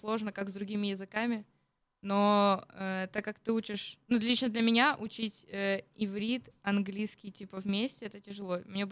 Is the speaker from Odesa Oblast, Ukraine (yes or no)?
yes; Odesa, Odesa Oblast, Ukraine; Я с Одессы, с Украины.